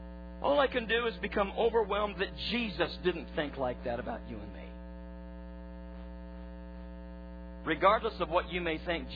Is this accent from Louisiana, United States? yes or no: yes; Baton Rouge, Louisiana, United States; I was born in Baton Rouge, Louisiana. I was raised with a grandfather who loved God with all of his heart.